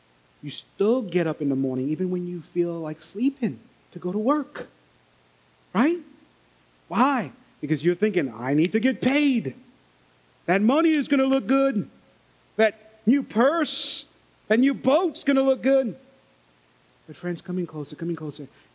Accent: St. Lucia; And you got to understand, I grew up in St. Lucia.

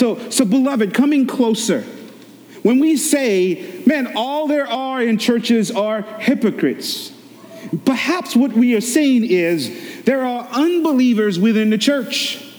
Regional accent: St. Lucia; Growing up in St. Lucia, that's how we fish.

